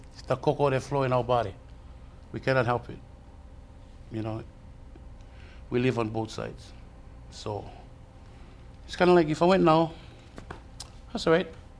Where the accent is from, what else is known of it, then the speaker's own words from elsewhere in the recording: Hawaii, United States; Because we're Hawaiian. We live in both worlds.